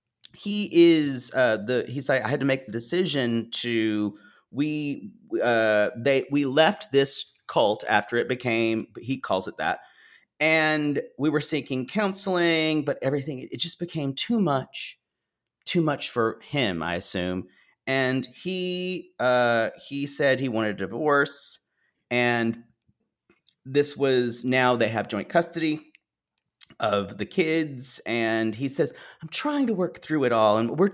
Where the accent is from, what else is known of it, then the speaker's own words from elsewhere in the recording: the South, United States; I grew up Methodist, but around a lot of Baptist churches growing up in the South.